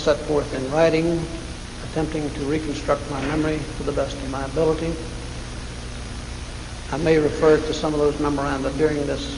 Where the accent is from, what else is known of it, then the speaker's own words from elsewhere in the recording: Waurika, Oklahoma, United States; born there; I was born in 1924 in Waurika, W-A-U-R-I-K-A, Waurika, Oklahoma.